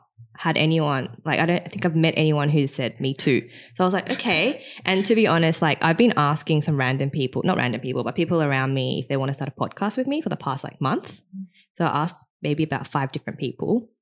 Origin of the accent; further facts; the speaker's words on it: Sydney, New South Wales, Australia; also born or lived in Japan; I'm Australian Korean. Mm-hmm. I was born in Sydney, Australia, and have lived here all my life. I've lived in Japan for a little bit, for 1 year. I've lived in the Sunshine Coast for a little bit, 6 months.